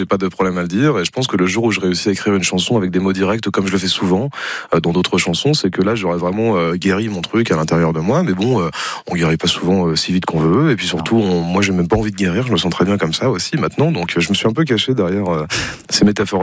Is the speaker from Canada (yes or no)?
no; Boulogne-sur-Mer, Hauts-de-France, France; Je suis un nordiste, un vrai de vrai.